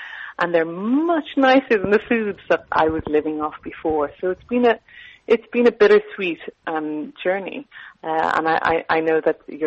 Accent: Ireland; I'm from Ireland. I'm sure your listeners have guessed the accent by now.

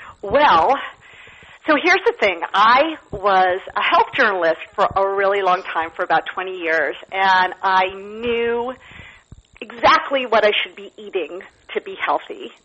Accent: Brooklyn, New York, United States; I am from Brooklyn.

